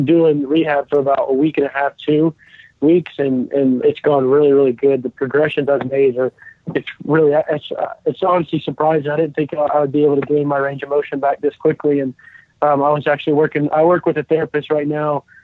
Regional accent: Atlanta, Georgia, United States; Yeah, growing up in Atlanta, I was a Braves fan

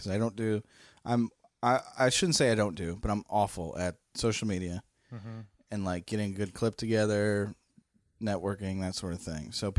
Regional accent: Michigan, United States; born there; Because I was born in Michigan, but I don't consider that my hometown.

